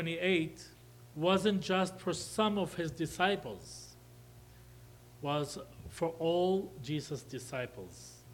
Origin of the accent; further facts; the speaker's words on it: Israel; English is a second language; I grew up in Israel, understand the culture, the language. My wife is Jewish, I'm an Arab.